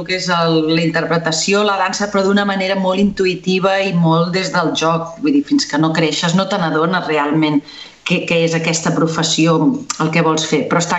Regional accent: Sabadell, Catalonia, Spain; born there; A Sabadell, el 21 de juny del 1983.

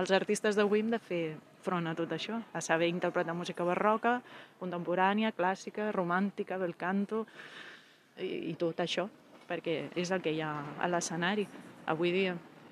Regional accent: Sabadell, Catalonia, Spain; que sóc de Sabadell.

